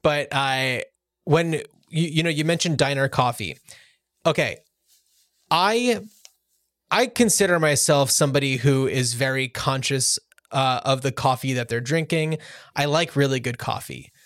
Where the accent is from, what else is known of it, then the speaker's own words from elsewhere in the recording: New Jersey, United States; Well, the Pacific Northwest is a little bit more geographically diverse in that way than where we grew up on the East Coast.